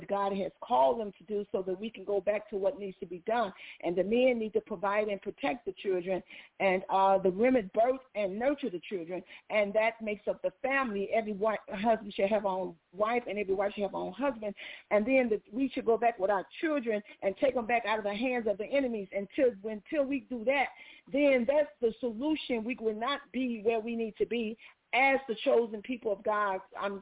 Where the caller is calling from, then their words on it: Chicago, Illinois, United States; I'm calling from Chicago, Bronzeville Community